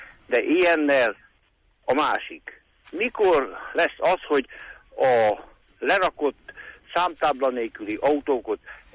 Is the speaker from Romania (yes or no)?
yes; Odorheiu Secuiesc, Harghita, Romania; Udvarhelyről vagyok